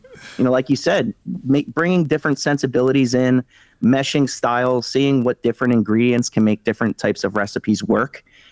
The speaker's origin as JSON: {"language": "English", "town": "Philadelphia", "region": "Pennsylvania", "country": "United States", "tie": "born or raised there", "said": "So, well, I was born and raised in Philly. That's where most of my family's from. We're all kind of migrated across the river since, but I was born and raised there."}